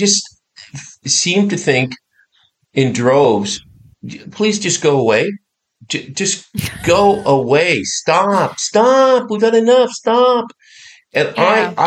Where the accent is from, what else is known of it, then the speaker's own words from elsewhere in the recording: Newfoundland and Labrador, Canada; you may not know this, but I'm from Newfoundland